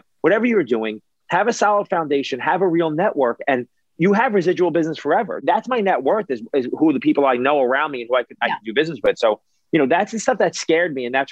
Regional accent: New York City, New York, United States; You know, I grew up in New York City, which is a melting pot, and my neighbor was a melting pot

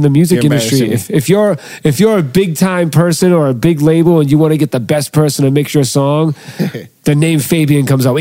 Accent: Boston, Massachusetts, United States; Yeah, born and raised in Boston. Yep.

